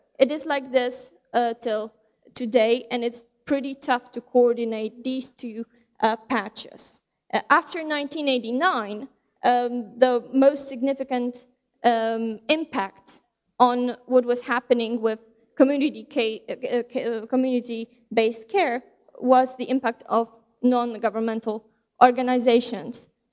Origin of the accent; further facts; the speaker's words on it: Poland; English is a second language; The first reason is that I'm from Poland, and that's what we are taught usually to do.